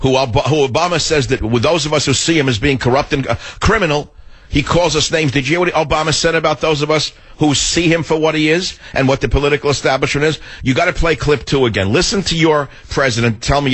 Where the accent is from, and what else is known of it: California, United States; born or raised there